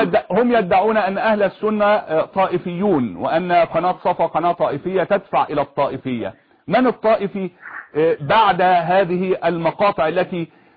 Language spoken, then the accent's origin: Arabic; Egypt